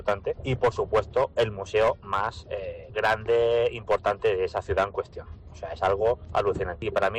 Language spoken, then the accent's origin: Spanish; Valencia, Valencian Community, Spain; de Valencia, taxista.